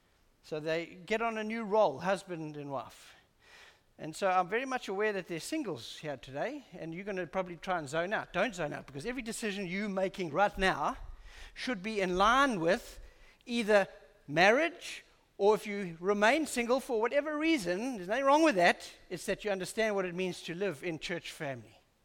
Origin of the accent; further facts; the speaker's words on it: England, United Kingdom; You know, I'm English, I've got English roots, and I was singing about my ancestors and my descendants